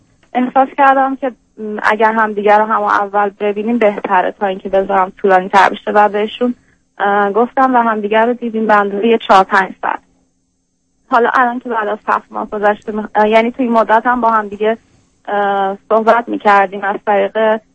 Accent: Iran; now in United States; البته من بیشتر از 5 سالی که خارج از ایران هستم، ولی خب آمریکا 5 سال.

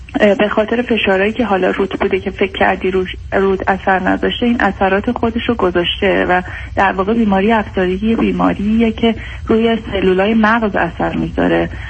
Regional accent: Iran; من ایرانی هستم.

